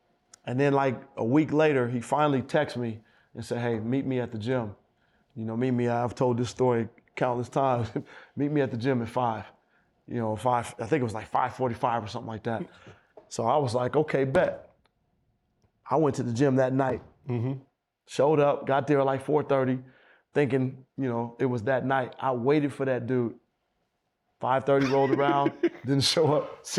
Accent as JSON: {"language": "English", "town": "Oakland", "region": "California", "country": "United States", "said": "You know, I'm from Oakland."}